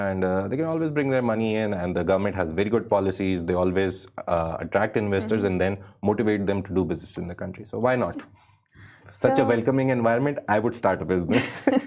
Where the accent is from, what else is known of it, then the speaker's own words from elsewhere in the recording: Pakistan; I'm from Pakistan, so I was very surprised that it was Pakistanis who are on second number.